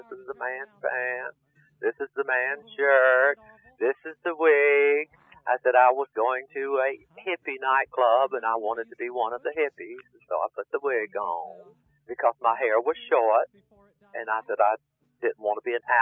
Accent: Savannah, Georgia, United States; Grew up in Savannah, Georgia, land of the oleanders and the wisteria and the Spanish moss.

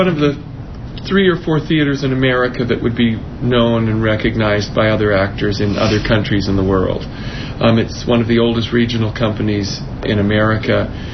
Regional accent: Vancouver, British Columbia, Canada; also born or lived in Edmonton; But originally I grew up in Vancouver. Oh. Spent a lot of time in Edmonton doing my graduate work where it was minus 40 degrees.

